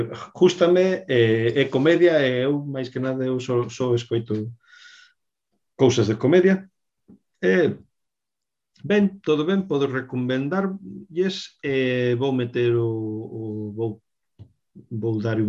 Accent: Galicia, Spain; E pregúntame de onde era eu. Dígolle, de Galicia, con orgullo.

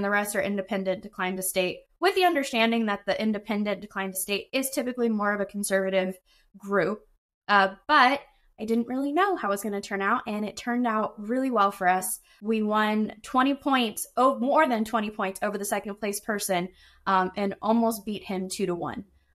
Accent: Tulare, California, United States; I was born and raised here in Tulare, California, and my family's deeply rooted in ag.

